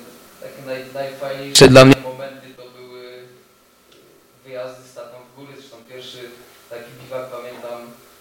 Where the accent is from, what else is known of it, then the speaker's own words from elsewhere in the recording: Kraków, Lesser Poland, Poland; born there; Urodziłem się w Krakowie. Bóg zdecydował, że 17 kwietnia 1982 roku na świat przyjdzie taki chłopiec, no jeden z mnóstwa Polaków